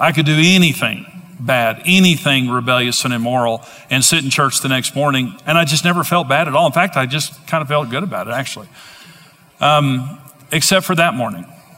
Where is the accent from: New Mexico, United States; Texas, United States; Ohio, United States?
Texas, United States; Amarillo; I grew up in Amarillo, Texas, and all my life, I grew up there.